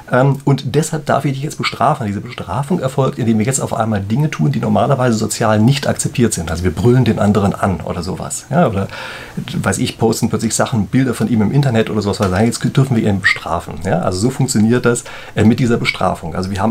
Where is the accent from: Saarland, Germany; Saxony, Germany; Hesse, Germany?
Hesse, Germany; Frankfurt; Wenn Sie als Frankfurter in München fahren, haben Sie wahrscheinlich das Gefühl, dass die Münchner unglaublich aggressiv fahren. Also mir zumindest geht es so.